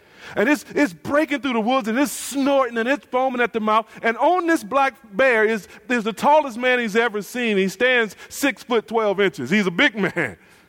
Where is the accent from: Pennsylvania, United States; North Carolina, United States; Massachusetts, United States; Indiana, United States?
North Carolina, United States; I'm from North Carolina originally, not far from the mountains. In the mountains of North Carolina is still a storytelling culture.